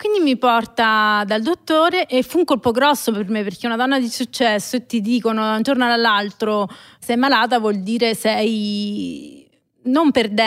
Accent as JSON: {"language": "Italian", "town": "Terni", "region": "Umbria", "country": "Italy", "also_born_or_lived": "Milan", "accent": "Terni dialect", "moved": "yes", "said": "quando arrivai a Milano parlavo un po' con il dialetto ternano, cioè del tipo di dove sei, dei Terni e dintorni."}